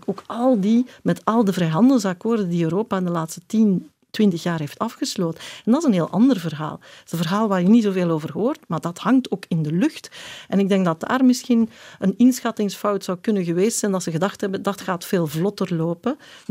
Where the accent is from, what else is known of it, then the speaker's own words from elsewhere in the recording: Belgium; Wij als Belgen, als lage landen, hebben daar enorm van geprofiteerd